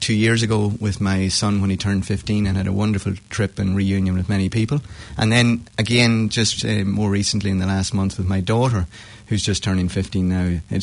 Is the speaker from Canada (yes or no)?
no; Ulster, Ireland; growing up in Monaghan, it was a very resilient county